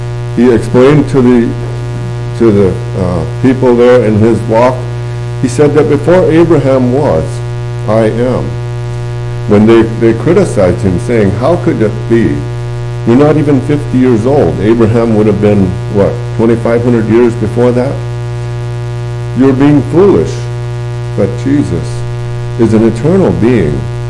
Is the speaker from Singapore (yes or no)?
no; Castle Rock, Washington, United States; As my brother Paul mentioned, I am from Castle Rock, Washington.